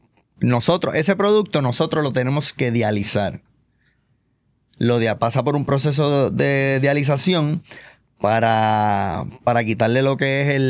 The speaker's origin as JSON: {"language": "Spanish", "country": "Puerto Rico", "tie": "born or raised there", "said": "Eso sí, es así."}